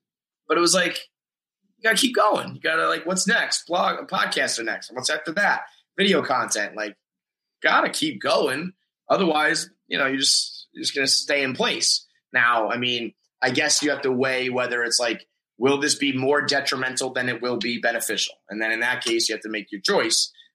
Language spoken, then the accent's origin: English; New York, United States; I'm a New Yorker, whatever it is.